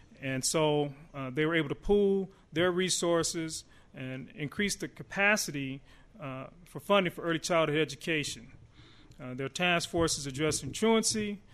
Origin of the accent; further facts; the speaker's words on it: Omaha, Nebraska, United States; Well, I benefit from being born and raised in Omaha, being very familiar with our issues, knowing the history